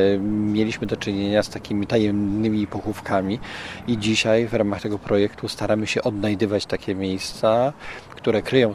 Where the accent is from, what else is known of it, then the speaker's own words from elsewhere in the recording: Wrocław, Lower Silesian Voivodeship, Poland; Ja jestem akurat z Wrocławia